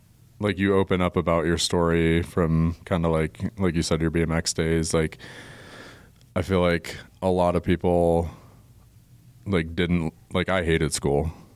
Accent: New York, United States; I had to take it again my sophomore year, and like, so I grew up in New York.

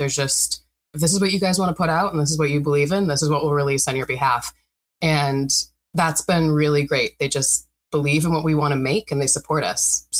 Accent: Detroit, Michigan, United States; now in Portland, United States; I came from the Midwest, from like the Detroit area, and I came from there thinking like that's like where rock is.

